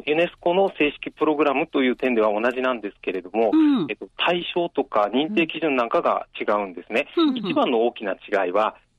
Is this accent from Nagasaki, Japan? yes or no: yes; Shimabara, Nagasaki, Japan; 今年の4月からジオパークの事務局で働いております。私は島原で育った人間なんですけれども、